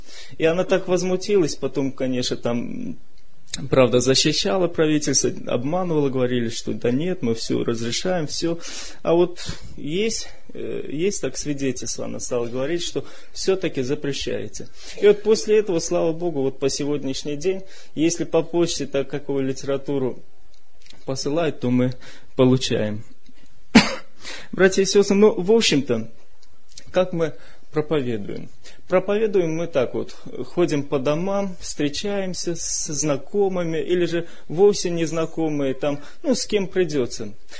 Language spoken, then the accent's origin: Russian; Azerbaijan; Да, я тоже азербайджанец.